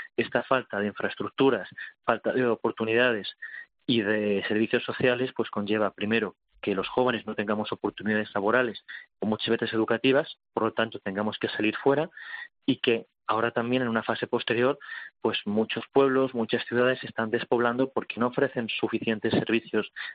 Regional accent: Castile and León, Spain; cuando acudo a mi tierra, a Castilla y León, ver lo que sucede

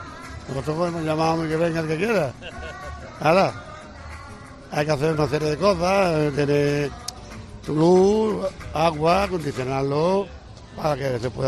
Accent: Málaga, Andalusia, Spain; son clientes del barrio nuestro de San Andrés, que nosotros somos de San Andrés

